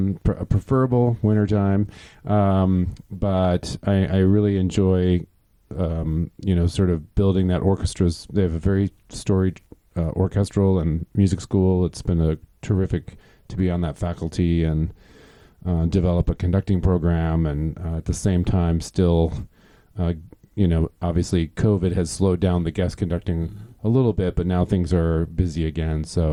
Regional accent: Michigan, United States; also born or lived in Minneapolis, Minnesota; I'm a native Midwesterner. I grew up in Michigan and went to school there, undergraduate as well.

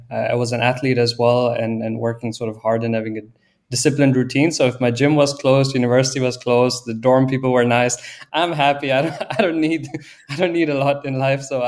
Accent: Pakistan; moved away as an adult; now in Berlin, Germany; Yeah, I'm originally from Pakistan, and I came to Germany almost 9 years ago to do my bachelor's as the few places with free education for international students and also in English, and kind of navigated myself to Berlin.

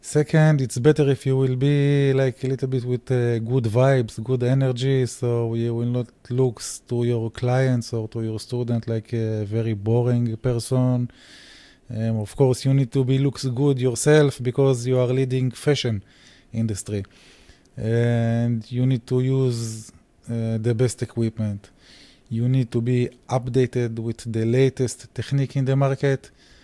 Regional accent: Israel; Okay, so I'm coming from Israel. Yeah. My roots, my parents' roots, they're from Germany, but unfortunately I speak only English.

